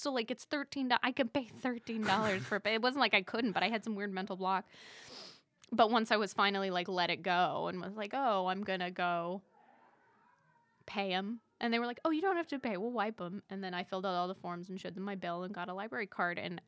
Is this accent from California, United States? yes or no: yes; La Jolla, California, United States; I lived I'm from La Jolla, California in San Diego.